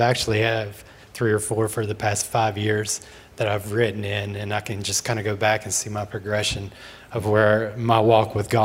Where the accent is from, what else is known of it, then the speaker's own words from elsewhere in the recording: Bristol, Virginia, United States; I was born and raised in Bristol, Virginia, so I'm a Tri-City native.